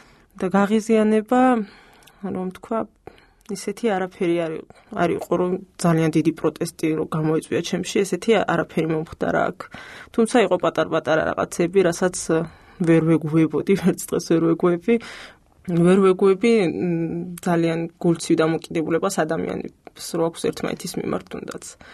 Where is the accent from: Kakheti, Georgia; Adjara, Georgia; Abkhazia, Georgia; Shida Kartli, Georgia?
Kakheti, Georgia; კი, თუში ვარ, წარმოშობით იქ და იქ ვარ გაზრდილი